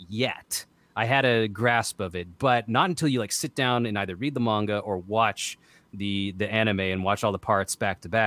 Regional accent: Arkansas, United States; And when you grow up, like I grew up in Arkansas, like far away from the Hollywood lifestyle, and celebrities back there were the college football players, you know?

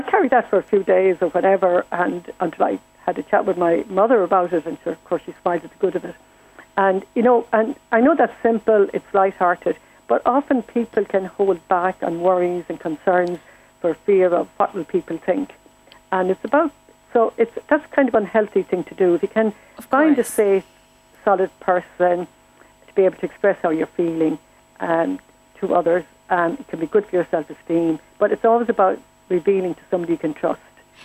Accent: Lismore, Munster, Ireland; when I grew up in Lismore in County Waterford

